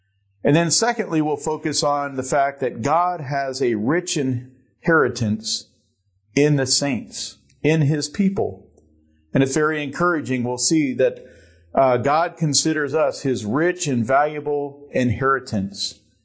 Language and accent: English; Pennsylvania, United States; growing up in Pennsylvania with cold winters and snow, that's one of the fun things we would do is race cars on the AFX track.